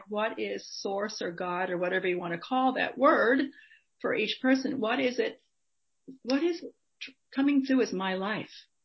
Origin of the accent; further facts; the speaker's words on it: Dallas, Texas, United States; now in Hudson Valley, United States; I grew up in Dallas, Texas.